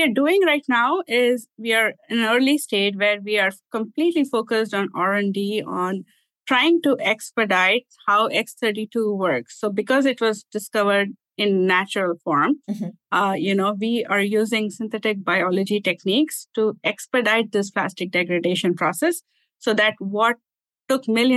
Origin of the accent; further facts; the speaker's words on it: Bangalore, Karnataka, India; moved away as an adult; also born or lived in Ann Arbor; now in Boston, United States; So I'm basically originally from Bangalore in India. I did all my initial schooling all the way till my master's in India. And then I moved to the United States for my PhD in molecular biology.